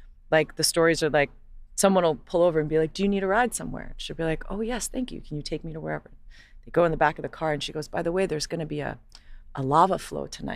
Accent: Hawaii, United States; I'm not Hawaiian. So it's not my land. And like, I, you know, grew up like as a colonizer, not intentionally, you know, I didn't move there when I was a baby.

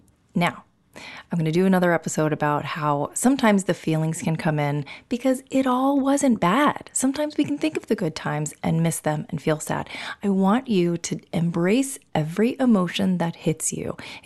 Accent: New York, United States; I mean, I'm a New Yorker, going to be watching that ball drop with you wherever you are.

